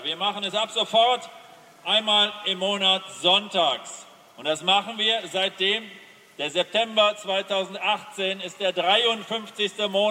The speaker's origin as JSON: {"language": "German", "town": "Aachen", "region": "North Rhine-Westphalia", "country": "Germany", "said": "Wir kommen aus Aachen, 35 Kilometer Luftlinie, diese Richtung."}